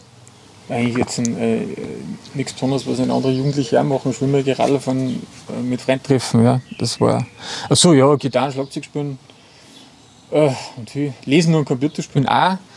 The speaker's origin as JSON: {"language": "German", "region": "Upper Austria", "country": "Austria", "tie": "born or raised there", "said": "Wir sind ja im Innviertel aufgewachsen."}